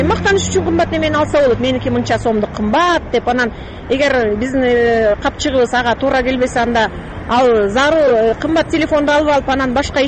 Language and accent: Kyrgyz; Kara-Balta, Chuy Region, Kyrgyzstan; мен Каравалтадан келдим.